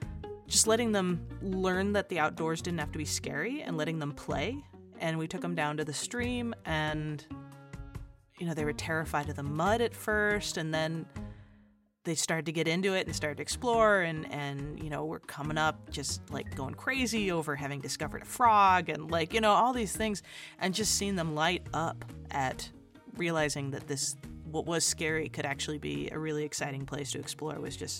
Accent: Great Falls, Montana, United States; Despite the fact that I grew up in Great Falls, Montana, so obviously some ranching and farming out there

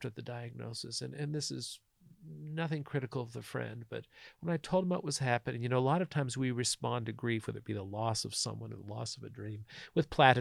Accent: Utah, United States; I'm sorry, I'm from Southern Utah, so my language is a little salty sometimes.

